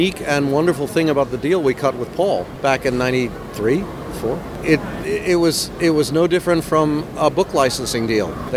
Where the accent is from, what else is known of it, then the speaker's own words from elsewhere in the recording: United Kingdom; And yes, I am British, so what?